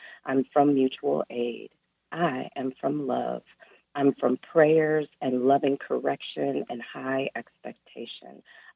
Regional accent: Detroit, Michigan, United States; I grew up in Detroit, you know, Black Bottom, a complicated chocolate city steeped in rebellion and revolution.

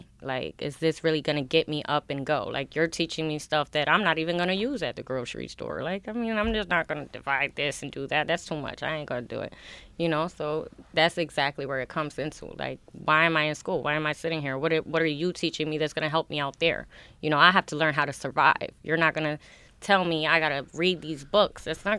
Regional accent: Rochester, New York, United States; Yes, but it's Rochester.

